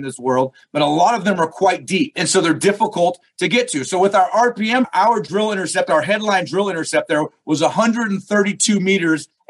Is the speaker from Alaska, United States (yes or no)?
yes; Alaska, United States; I'm actually from Alaska